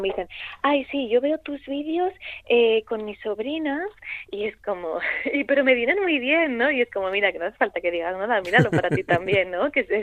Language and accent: Spanish; Granada, Andalusia, Spain; yo vengo de Granada y conozco mucho, mucho la provincia, toda la provincia y en concreto, por ejemplo, todos los pueblos de Granada, todos, hasta el más pequeñito.